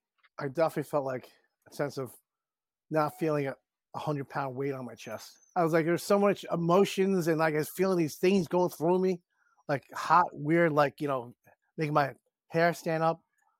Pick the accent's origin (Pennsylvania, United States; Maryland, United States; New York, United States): New York, United States; Lynbrook; from Limbrook, Long Island, Strong Island.